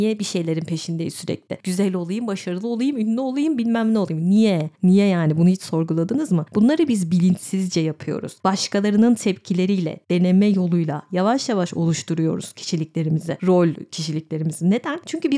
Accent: İzmir, Turkey; Küçükken İzmir'deyim.

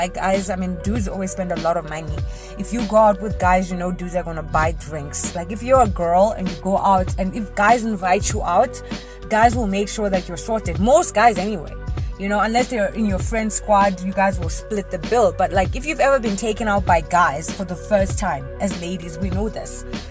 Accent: Limpopo, South Africa; Senior Oates hails from the province of Limpopo, my hometown.

